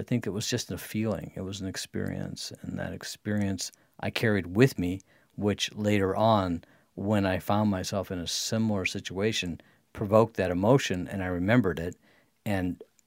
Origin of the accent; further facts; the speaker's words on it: Grosse Pointe, Michigan, United States; because I lived in Grosse Pointe where I grew up in the Lake St. Clair, where there's a lot of freighters